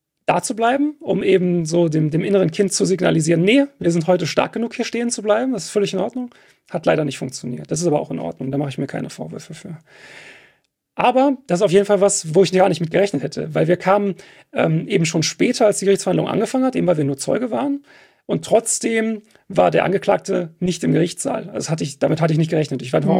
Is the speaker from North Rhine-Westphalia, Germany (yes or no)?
yes; Detmold, North Rhine-Westphalia, Germany; now in Gelsenkirchen, Germany; aufgewachsen bin ich halt in Detmold, beziehungsweise Hornbad-Meyenberg, ist ein Stadtteil oder Ortsteil davon.